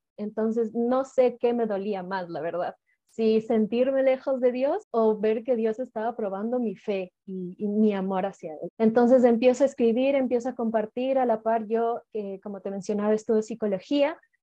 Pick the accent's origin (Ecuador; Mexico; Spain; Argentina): Ecuador; Yo soy de Ecuador, tengo 23 años.